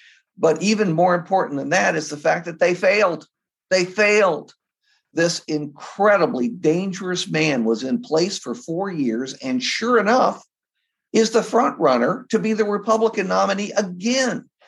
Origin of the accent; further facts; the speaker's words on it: Virginia, United States; Actually, he and I are exactly the same age, and we grew up in Virginia, and we attended parallel universities just 100 miles apart.